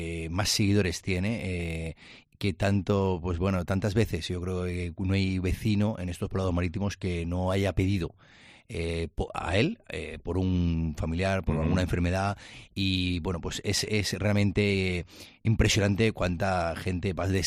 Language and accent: Spanish; Valencian Community, Spain; creo que como valenciano, como decías tú, no debes de perder la oportunidad